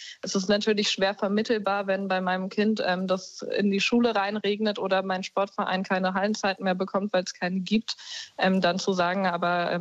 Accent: Berlin, Germany; Ich bin auch Berlinerin und kann mich für Sachen begeistern.

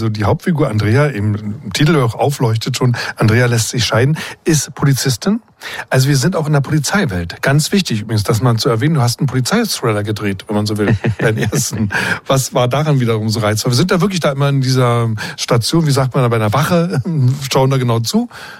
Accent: Berlin, Germany; ich bin ja in Berlin aufgewachsen, also ein Großstädter.

